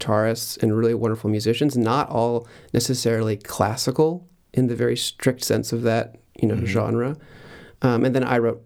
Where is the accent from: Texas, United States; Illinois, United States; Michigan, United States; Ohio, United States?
Texas, United States; Austin; this was a project of me missing my hometown of Austin